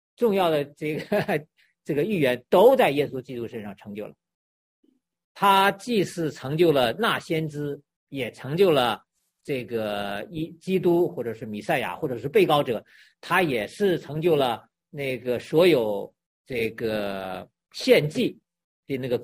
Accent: China; 我们中国人愿意，这个东北人愿意说

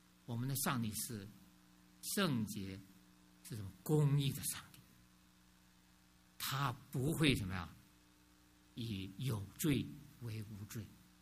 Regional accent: China; 所以作为一个中国人，你要说你说我真正中国人

